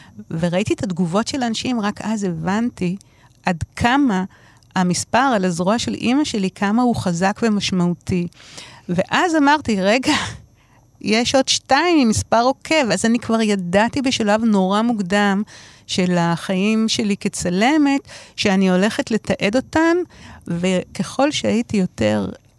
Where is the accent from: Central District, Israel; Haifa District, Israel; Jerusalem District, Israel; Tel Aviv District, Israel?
Tel Aviv District, Israel; Tel Aviv; אני תל אביבית פחדנית.